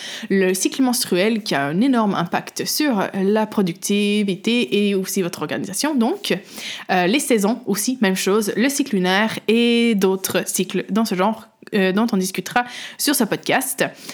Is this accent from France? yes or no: no; Quebec, Canada; je suis québécoise, vous pouvez sûrement l'entendre dans mon accent, et aussi portugaise.